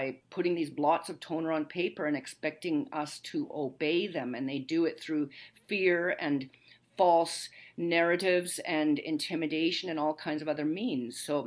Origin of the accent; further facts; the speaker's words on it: Canada; like I'm a Canadian, so we have a slightly different setup here